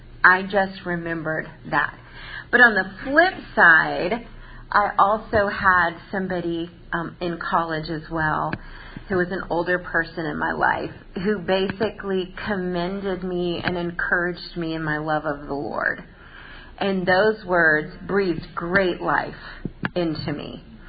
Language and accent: English; Florida, United States; I grew up in Florida. And where we lived in Florida, we would kind of get seasonal fires on the interstate and all, or just out in the wild area.